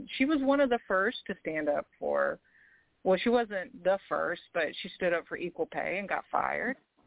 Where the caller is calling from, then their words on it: Louisiana, United States; from Louisiana, and I'm so excited